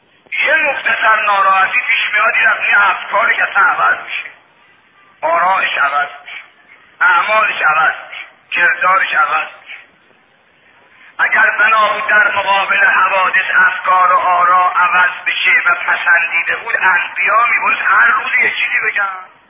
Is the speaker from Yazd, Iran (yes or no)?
no; Mashhad, Razavi Khorasan, Iran; من بچه مشهدم